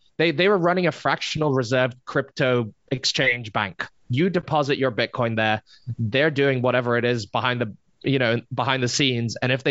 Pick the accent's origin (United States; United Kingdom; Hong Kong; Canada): Hong Kong; So I grew up in Hong Kong